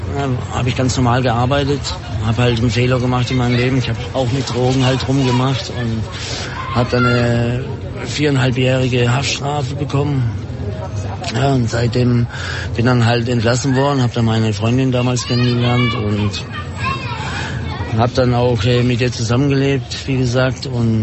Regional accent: Kassel, Hesse, Germany; Ich komme nicht aus Frankfurt übrigens. Ja, ich bin aus Kassel normalerweise.

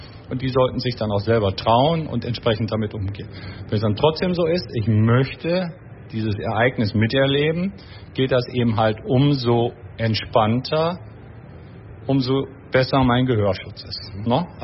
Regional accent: Münster, North Rhine-Westphalia, Germany; ich bin Münsteraner.

